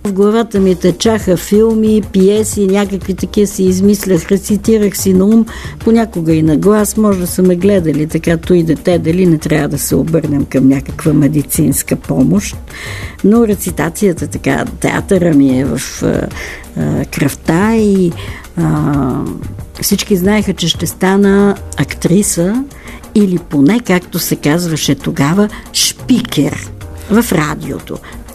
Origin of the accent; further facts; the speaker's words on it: Sofia, Sofia City, Bulgaria; На мен като дете особено много ми е пречело това, че съм родена в София и че нямам никакво село.